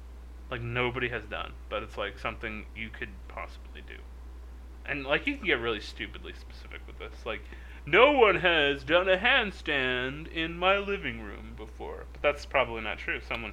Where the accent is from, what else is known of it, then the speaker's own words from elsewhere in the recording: New York City, New York, United States; I'm a real New Yorker.